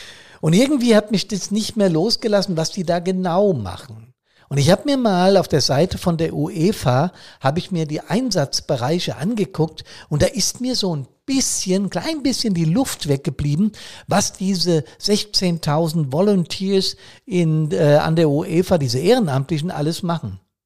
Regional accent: Frankfurt, Hesse, Germany; Frankfurt, meine Heimat

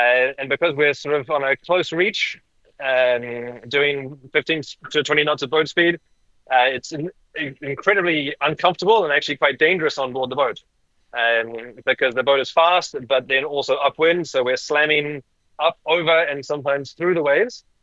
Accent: New Zealand; When I was growing up in New Zealand

